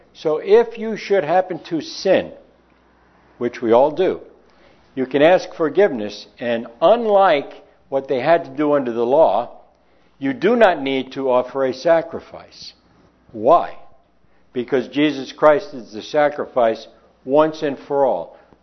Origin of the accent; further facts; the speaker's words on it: East Coast, United States; I can remember as a child growing up on the East Coast, there weren't stores open on Sunday.